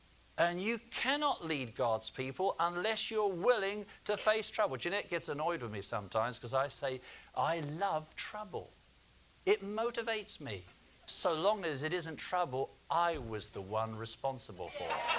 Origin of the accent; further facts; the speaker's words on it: United Kingdom; I'm British. Don't forget, we invented the language.